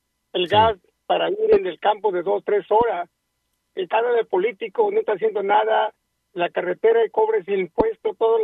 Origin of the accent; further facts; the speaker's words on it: Mexico; nosotros somos mexicanos que estamos pagando el plato roto de los políticos.